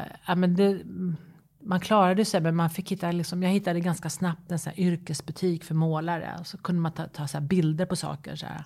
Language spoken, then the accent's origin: Swedish; Sweden; Och sen som svensk då så öppnade jag alla fönsterluckor för jag ville ha in ljus.